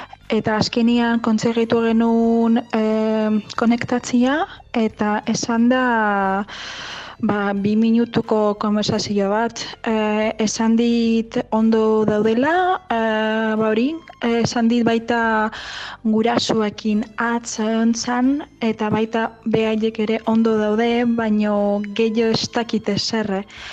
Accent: Ivankiv, Kyiv Oblast, Ukraine; Basque is a second language; Nire herria Ivankiv orain dago Errusiako soldatu inguratuta

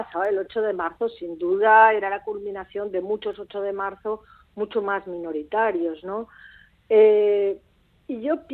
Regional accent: Valencia, Valencian Community, Spain; Sí, sí, sí. Yo soy de Valencia.

